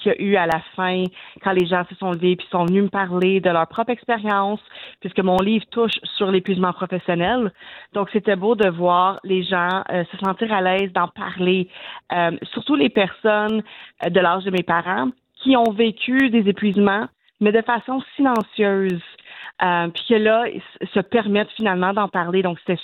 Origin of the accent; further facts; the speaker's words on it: Alexandra, Victoria, Australia; now in Castlemaine, Australia; je suis originaire d'Alexandria, mais j'habite maintenant à Castlemaine, donc c'était juste logique pour moi de faire ça dans mon village natal.